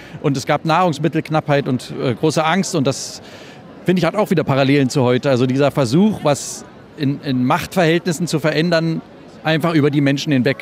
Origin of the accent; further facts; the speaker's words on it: East Germany, Germany; Ich bin ja in der DDR aufgewachsen, in Ostdeutschland